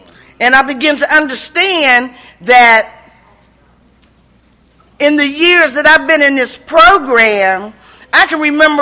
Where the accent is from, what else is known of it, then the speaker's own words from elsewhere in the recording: Pittsburgh, Pennsylvania, United States; And I'm from Pittsburgh, PA.